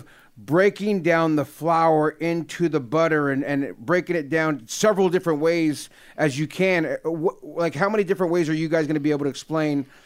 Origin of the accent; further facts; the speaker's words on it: California, United States; The only reason why I know it, growing up in the Bay Area, there's a place called Moffitt Field.